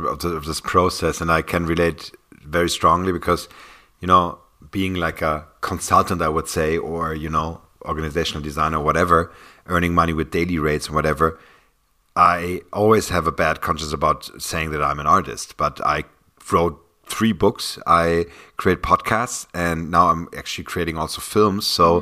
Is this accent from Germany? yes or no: yes; Hamburg, Germany; English is a second language; now in Berlin, Germany; came to Berlin because of that. Because in Hamburg, where I used to live, beautiful city also, it's my hometown, but still, it was not possible.